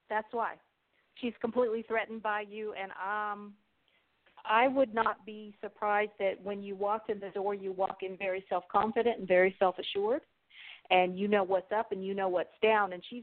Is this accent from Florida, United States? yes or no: no; Connecticut, United States; Hi, this is … I'm from Connecticut